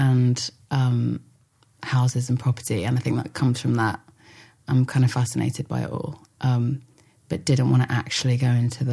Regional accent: London, United Kingdom; I grew up in North London, around sort of like my family my grandpa came over from Ireland with four of his brothers.

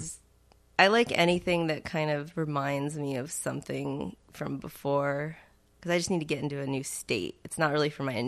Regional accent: San Luis Obispo, California, United States; I mainly grew up in San Luis Obispo, so there were about 12 Pe

